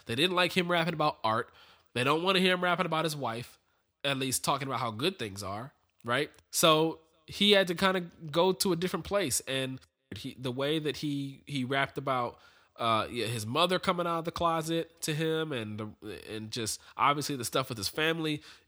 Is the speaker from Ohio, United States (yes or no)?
yes; Ohio, United States; I'm from Ohio. I'm not going to hide that fact. I'm not going to run from that.